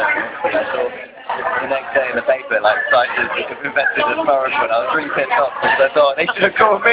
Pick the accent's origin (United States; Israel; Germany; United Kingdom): United Kingdom; Oxford, South East England; now in Bristol, United Kingdom; I grew up in Oxford, living in Bristol